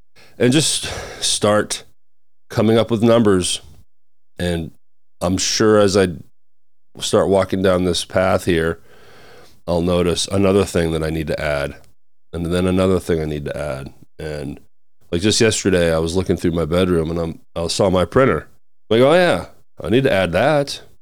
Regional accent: Maine, United States; I'm from Maine and took a trip home to spend some time with family because of a burial.

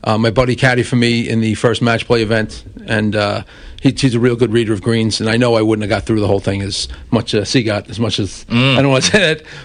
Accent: Baldwin, New York, United States; Grew up in Baldwin.

